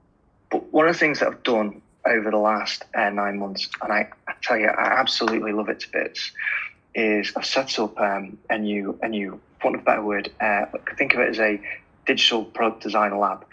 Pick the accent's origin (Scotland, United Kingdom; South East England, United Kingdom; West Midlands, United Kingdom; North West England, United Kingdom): North West England, United Kingdom; Manchester; maybe it helps because I'm from Manchester